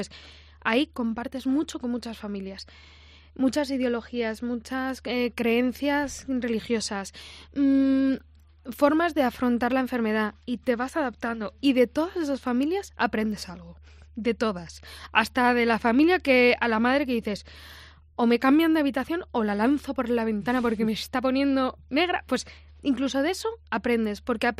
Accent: Madrid, Community of Madrid, Spain; somos de Madrid, o sea, tengo una casa en Valladolid

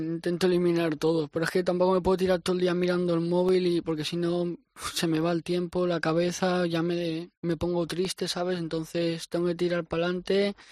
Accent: Valencia, Valencian Community, Spain; yo soy de Valencia y ahí se dice mucho Nano, Tete.

